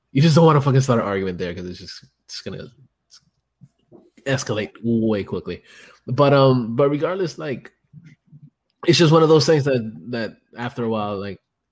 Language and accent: English; Bronx, New York, United States; I'm from the Bronx.